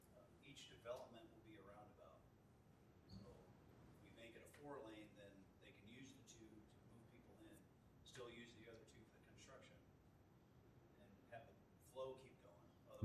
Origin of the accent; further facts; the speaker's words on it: Los Angeles, California, United States; I come from Los Angeles, where there's nothing but high-rise buildings everywhere